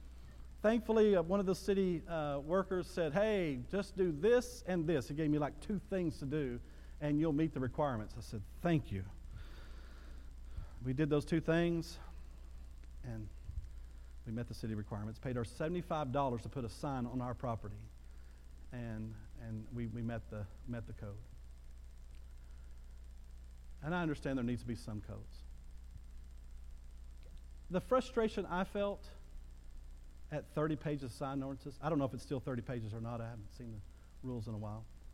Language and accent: English; Bowie, Texas, United States; I grew up in Bowie, Texas.